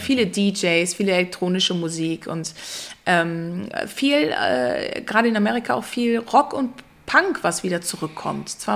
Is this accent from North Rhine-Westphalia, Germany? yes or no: yes; Ratingen, North Rhine-Westphalia, Germany; born there; Ich bin ja geboren in Rating.